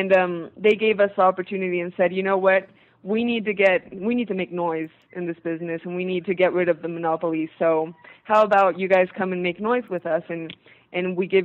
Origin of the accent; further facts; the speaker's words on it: California, United States; I grew up in California, and in elementary school and junior high and high school